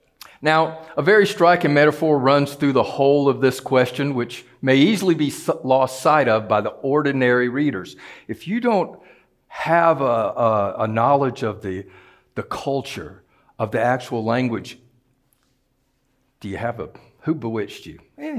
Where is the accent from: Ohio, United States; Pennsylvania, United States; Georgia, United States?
Georgia, United States; Atlanta; We include everything down to Macon almost. We go all the way to Chattanooga. I'm from Atlanta.